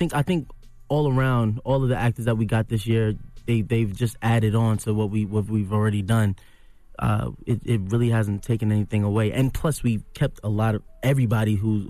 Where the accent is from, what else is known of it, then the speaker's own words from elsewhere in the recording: Stapleton, New York, United States; Especially growing up in Stapleton, in the projects and all of that stuff, like seeing how it literally came from the kids that grew up just like me.